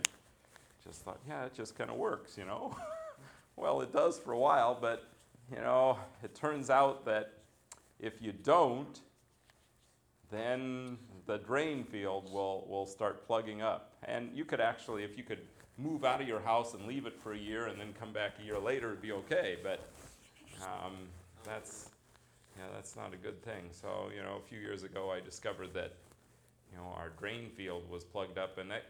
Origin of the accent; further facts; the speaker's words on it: Alaska, United States; I mean, I grew up in Alaska, and we had a septic system there.